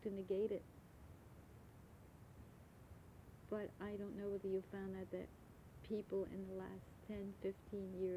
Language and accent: English; Germany; moved away; they knew by my parents' appearance for sure that I came from Germany. And I told them I was